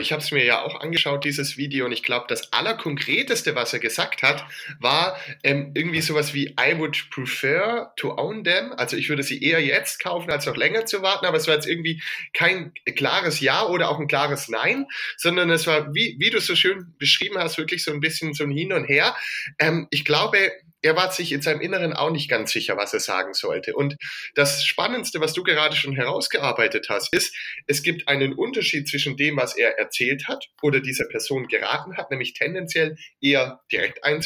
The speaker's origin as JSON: {"language": "German", "region": "Baden-Württemberg", "country": "Germany", "said": "denn ich komme ja aus dem Schwabenland"}